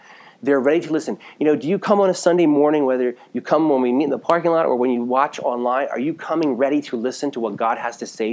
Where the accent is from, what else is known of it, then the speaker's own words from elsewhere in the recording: Gilbertsville, United States; I was raised most in Gilbertsville my whole life.